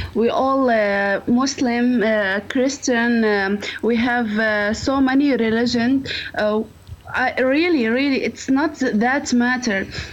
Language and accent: English; Damascus, Damascus Governorate, Syria; English is a second language; I'm a Syrian. I'm from Damascus. Actually, I live in Damascus and I'm still there, including the crisis. My old is only 20.